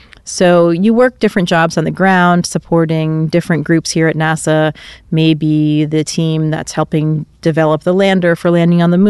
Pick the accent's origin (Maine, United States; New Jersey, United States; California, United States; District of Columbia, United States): Maine, United States; Caribou; My father was from Israel, and we grew up again in Caribou with, I had four siblings, so I'm the youngest of three sisters and one brother.